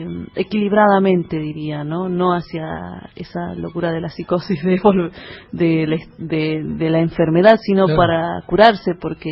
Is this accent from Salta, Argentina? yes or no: yes; Salta, Argentina; now in Tilcara, Argentina; para muchos soy salteña, porque con corazón jujeño, no, para mí lo mismo.